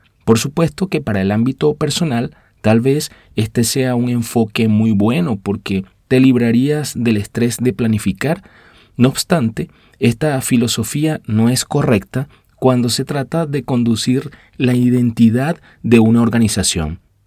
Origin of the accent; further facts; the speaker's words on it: Venezuela; recordé la frase que decía un pintoresco personaje de una telenovela muy vista en mi país en los años 90.